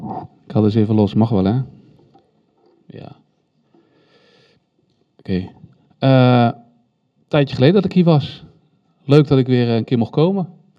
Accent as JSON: {"language": "Dutch", "region": "Randstad", "country": "Netherlands", "moved": "yes", "lives_now": "Steenwijk, Netherlands", "said": "Ik woon dus nu in Steenwijk vanaf augustus. Ik kom oorspronkelijk uit de Randstad. En mijn voornemen was om altijd onder de IJssel te blijven, maar dat is niet gelukt."}